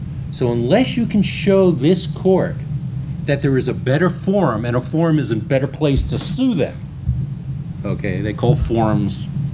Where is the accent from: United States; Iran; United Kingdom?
United States; New Hampshire; I come from New Hampshire, so don't hold it against me.